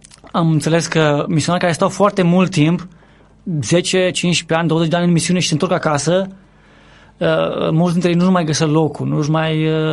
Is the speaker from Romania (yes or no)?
yes; Arad, Arad County, Romania; În sensul că în român, în Arad, sunt arădean, sunt român 100%.